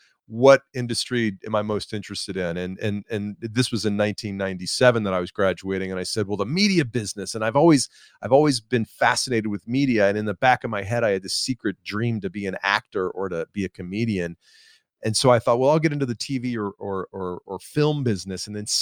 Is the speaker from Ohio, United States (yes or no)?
no; Atlanta, Georgia, United States; Yeah, well, I'm from Atlanta and I live in Atlanta now. So let's be nice to the Home Depot.